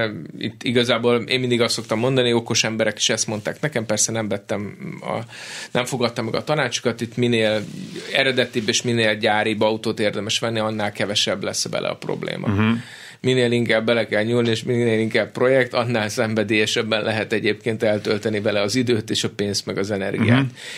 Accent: Budaörs, Pest, Hungary; A Budaörsön nőttem föl.

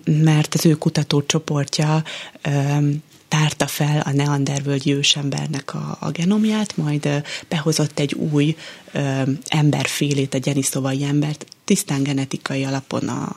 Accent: Budapest, Hungary; én is egyébként budapesti vagyok

